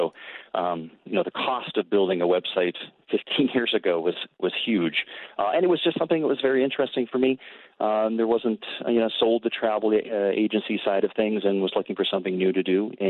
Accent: Calgary, Alberta, Canada; And born and raised in Calgary.

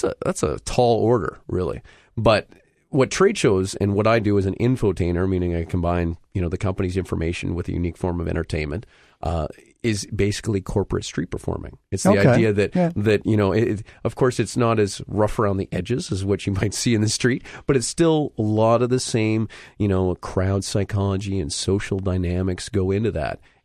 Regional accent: Wawanesa, Manitoba, Canada; I'm from Wauwinsa, Manitoba, where the insurance company comes from. Just a small town of 500 people.

